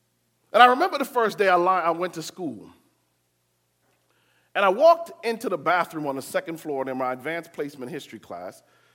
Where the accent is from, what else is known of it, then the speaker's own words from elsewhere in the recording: Connecticut, United States; I grew up in Connecticut. My closest friends were Jewish.